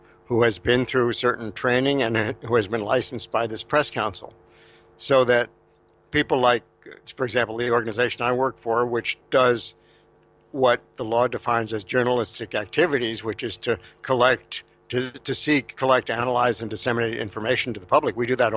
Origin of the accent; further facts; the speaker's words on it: United States; me as an American